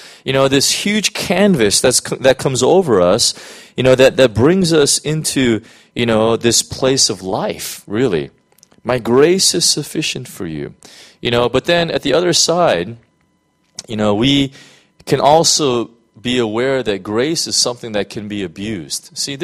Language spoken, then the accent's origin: English; United States; you know, I'm American. We have something called freedom of speech, right?